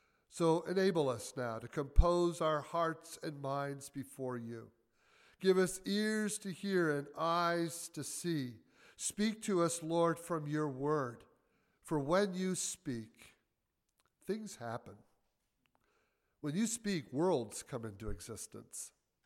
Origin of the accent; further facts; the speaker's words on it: Michigan, United States; now in Chicago, United States; I was raised in Michigan. My wife and I eventually ended up in Chicago, where we have been for the last 40-some years